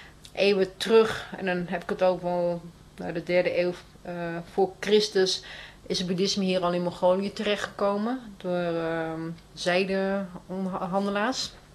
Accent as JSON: {"language": "Dutch", "town": "Amsterdam", "region": "North Holland", "country": "Netherlands", "said": "Van Amsterdam dan, waar ik vandaan kom."}